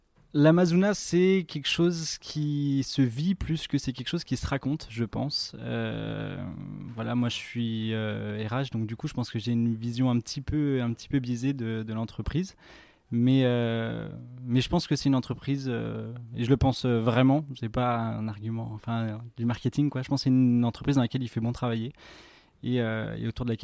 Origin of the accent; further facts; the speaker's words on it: Paris, Île-de-France, France; now in Drôme, France; Moi, je viens de Paris. J'ai toujours grandi à Paris.